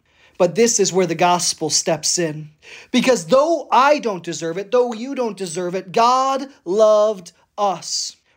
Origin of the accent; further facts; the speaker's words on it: Auburn, New York, United States; I'm from Auburn, New York